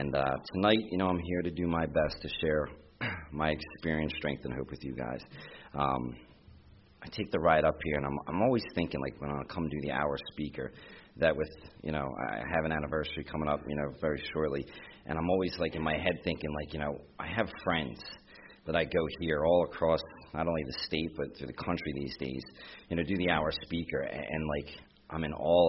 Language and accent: English; Bristol, Pennsylvania, United States; I am from Bristol, Pennsylvania.